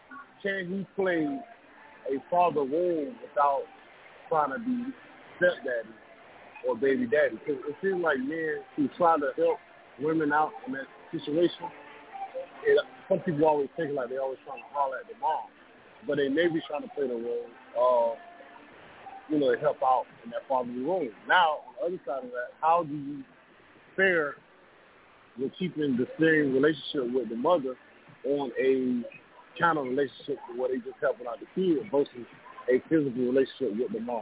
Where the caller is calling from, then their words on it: Tampa, Florida, United States; I'm broadcasting live from Tampa, Florida.